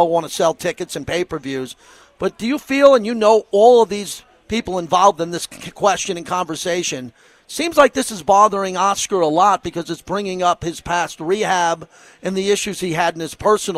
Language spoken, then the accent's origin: English; Long Island, New York, United States; I grew up in Long Island, New York, with a heavy, heavy Jewish population.